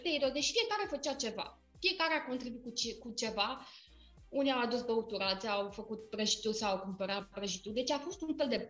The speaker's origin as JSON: {"language": "Romanian", "country": "Romania", "tie": "born or raised there", "lives_now": "Canada", "said": "eu nu am crescut în România cu așa ceva, cu Thanksgiving."}